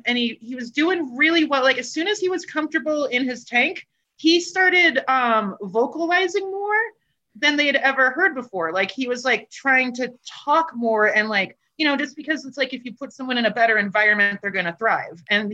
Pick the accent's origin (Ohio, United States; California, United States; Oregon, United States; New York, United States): Oregon, United States; Portland; I was only like 3 hours away from Keiko and growing up in Portland.